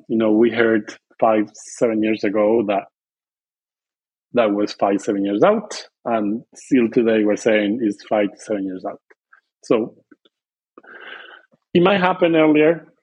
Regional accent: Argentina; English is a second language; I'm originally from Argentina.

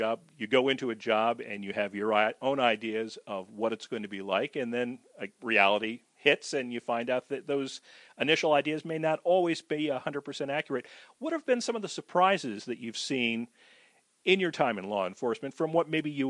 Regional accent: Cranford, New Jersey, United States; Like you, I grew up in Cranford. I'm a bit older than you

